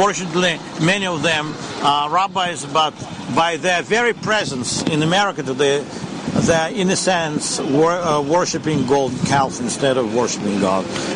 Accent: Moscow, Russia; now in Israel; Now, the northern country is where I'm coming from Moscow, from Russia.

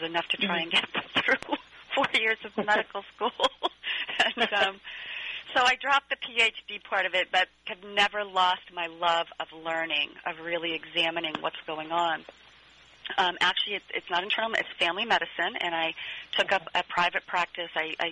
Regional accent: Detroit, Michigan, United States; I was brought up in Detroit, Michigan, and I didn't come from a family that really had a lot of access to education.

